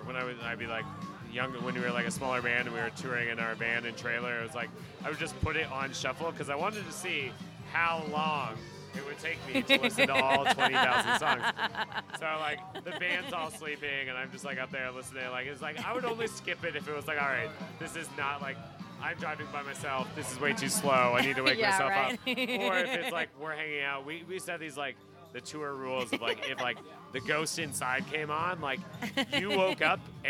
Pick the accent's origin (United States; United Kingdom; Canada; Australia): Canada; So, growing up in Canada